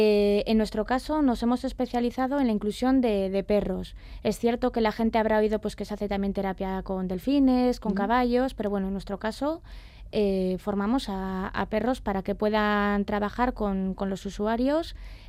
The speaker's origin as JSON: {"language": "Spanish", "town": "Barakaldo", "region": "Basque Country", "country": "Spain", "said": "soy de Baracaldo, aunque actualmente estoy trabajando en Rubik, que está ubicada en Castro Urdiales."}